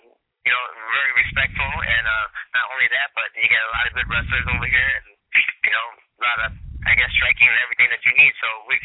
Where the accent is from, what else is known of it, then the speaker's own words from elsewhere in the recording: Wausau, Wisconsin, United States; especially down here in my hometown in Wausau, too.